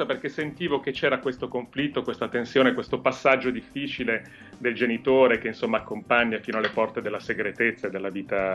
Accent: Campania, Italy; io sono campano di origine.

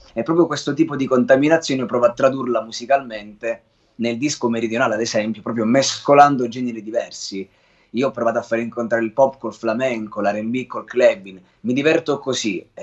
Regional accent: Calabria, Italy; io sono calabrese e quindi porto con orgoglio questo tipo di medaglia

